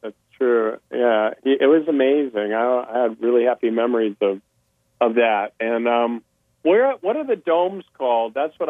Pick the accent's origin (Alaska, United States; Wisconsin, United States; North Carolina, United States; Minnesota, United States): Wisconsin, United States; Fort Atkinson; I love Milwaukee. I grew up in Fort Atkinson, and so going to Milwaukee was like going to Avalon for us.